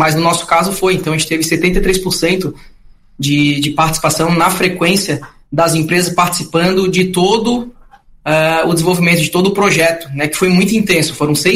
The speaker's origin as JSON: {"language": "Portuguese", "town": "Florianópolis", "region": "Santa Catarina", "country": "Brazil", "said": "Eu sou manezinho raiz da Trindade."}